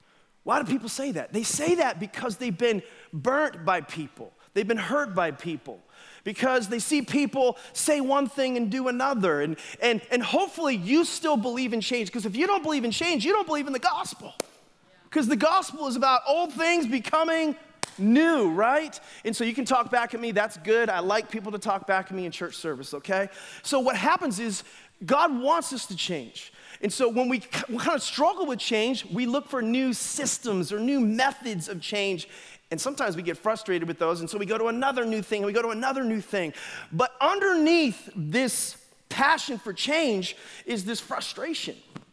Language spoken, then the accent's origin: English; Boston, Massachusetts, United States; And so I'm from Boston, and so